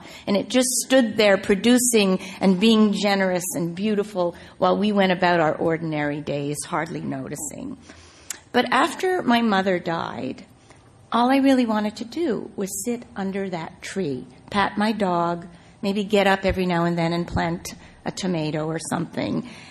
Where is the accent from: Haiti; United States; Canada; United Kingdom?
Canada; As a kid growing up in Canada with the young queen and her gorgeous crown on the wall of every classroom, the word Commonwealth meant something different.